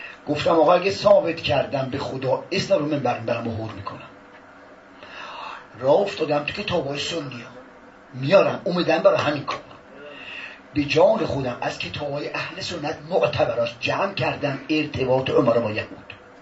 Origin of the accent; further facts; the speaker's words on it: Isfahan, Iran; now in Qom, Iran; بنده بچه اصفهانم و 44 ساله که قم هستم، خیابون تهران اصلا من نیستم